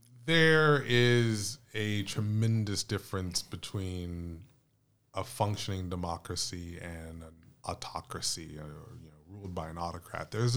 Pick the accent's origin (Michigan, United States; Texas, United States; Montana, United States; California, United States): Texas, United States; we have one of our former YAC members is currently in my home state of Texas